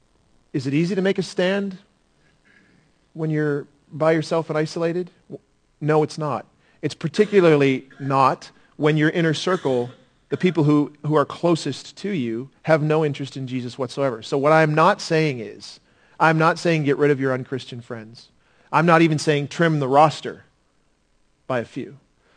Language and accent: English; Ontario, Canada; I'm from Ontario. I'm supposed to be insensitive, right?